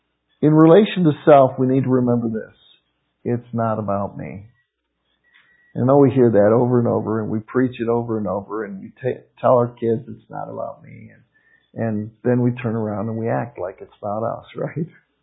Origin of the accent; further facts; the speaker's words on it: Cleveland, Ohio, United States; I'm from Cleveland, you know.